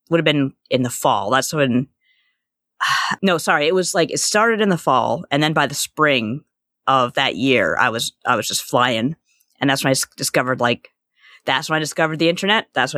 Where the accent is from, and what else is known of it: Canada